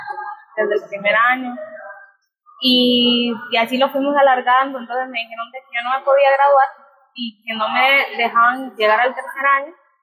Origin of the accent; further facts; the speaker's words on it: Nicaragua; now in Costa Rica; Yo he sufrido mucho xenofobia por ser, digamos, por mi hablado, porque soy nicaragüense y yo me siento muy orgullosa, muy orgullosa, la verdad.